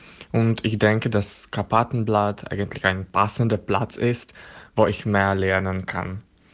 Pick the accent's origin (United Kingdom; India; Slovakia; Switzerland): Slovakia; German is a second language; ich bin 21 Jahre alt, ich komme aus der Slowakei